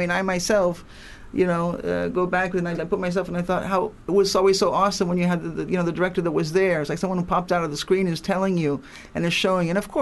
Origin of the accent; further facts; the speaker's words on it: Los Angeles, California, United States; born there; I was born in Los Angeles. My father was Italian, but my mother's American